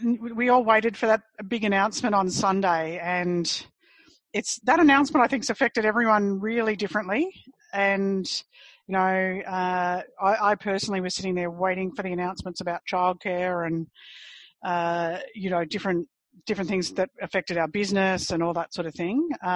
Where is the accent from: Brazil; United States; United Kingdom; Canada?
United Kingdom; I am British. I've got a passport.